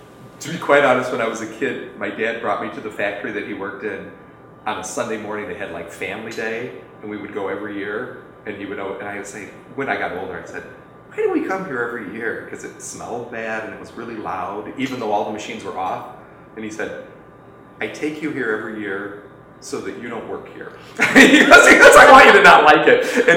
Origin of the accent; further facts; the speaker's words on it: Rockford, Illinois, United States; actually it started with the symphony in my hometown of Rockford, Illinois.